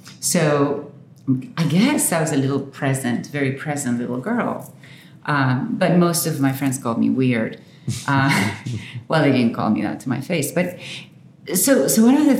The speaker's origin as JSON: {"language": "English", "town": "Santa Rosa", "region": "La Pampa", "country": "Argentina", "tie": "born or raised there", "said": "So I was born in Argentina in La Pampa, Santa Rosa."}